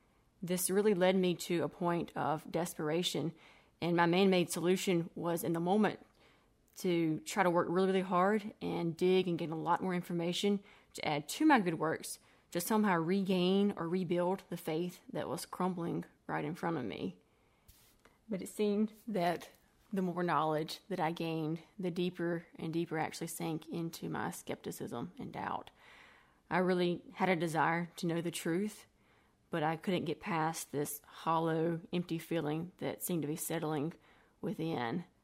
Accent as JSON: {"language": "English", "town": "Brookhaven", "region": "Mississippi", "country": "United States", "said": "I've been in Hattiesburg for about a little over 2.5 years. I'm originally from Brookhaven, Mississippi. I grew up in a great Christian family."}